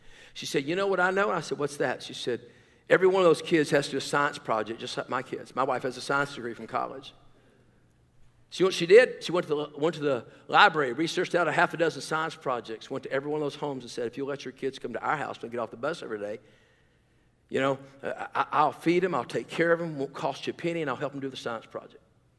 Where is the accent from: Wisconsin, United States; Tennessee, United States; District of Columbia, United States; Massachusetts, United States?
Tennessee, United States; I was the first guy in my family. I'm from Tennessee. We were lucky to have electricity, all right?